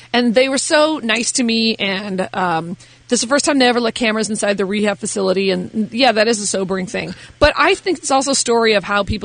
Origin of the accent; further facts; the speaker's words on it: United States; You know what? I'm an American and I love this country and I love change.